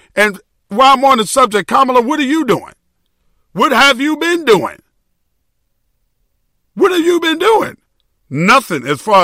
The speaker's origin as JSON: {"language": "English", "town": "New York City", "region": "New York", "country": "United States", "said": "I'm from New York City, the home of hip-hop"}